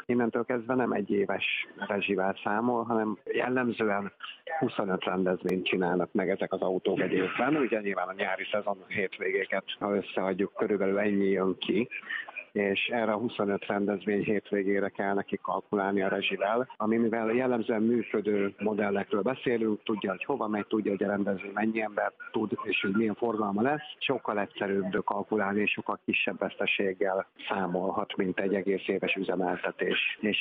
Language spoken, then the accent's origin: Hungarian; Budapest, Hungary; én budapesti vagyok